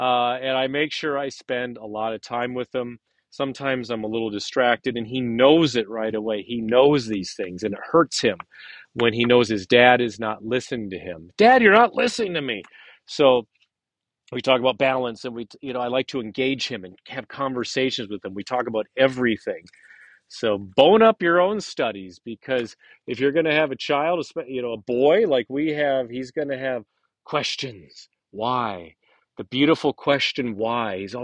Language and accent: English; Wisconsin, United States; also born or lived in Southern California; I'm from Wisconsin also, Southern California, then Wisconsin. I call Wisconsin home.